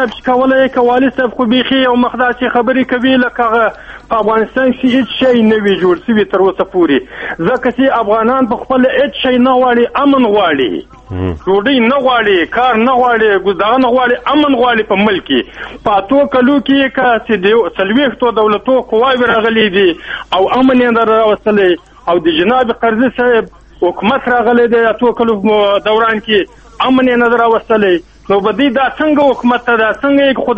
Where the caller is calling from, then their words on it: Ha'il Province, Saudi Arabia; دا ولایت حائل